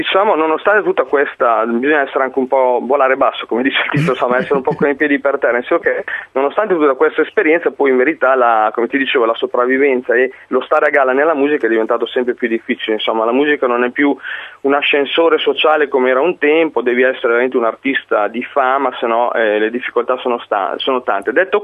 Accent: Correggio, Emilia-Romagna, Italy; io sono di Correggio in provincia di Reggio Emilia, un paese, tra l'altro una cittadina, diciamo, che ha un passato abbastanza, diciamo, consistente per quanto riguarda la musica

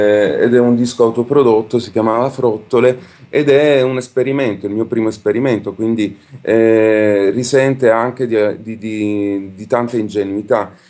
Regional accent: Apulia, Italy; born there; now in Bologna, Italy; sono un artista che lavora a Bologna, ma sono nato nel Salento. Mi sono trasferito a Bologna circa 16 anni fa per poter fare teatro.

